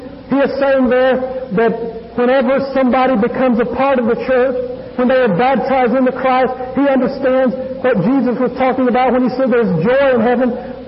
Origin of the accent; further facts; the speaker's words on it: Alabama, United States; I'm thankful to God that as a boy when I was growing up in Alabama, I got to hear Brother Gus Nichols preach.